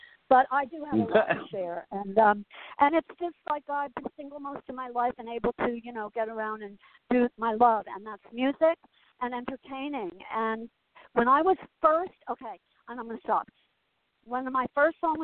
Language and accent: English; Asbury, United States; It's just my history. It's my growing up in Asbury and, you know, just having that life.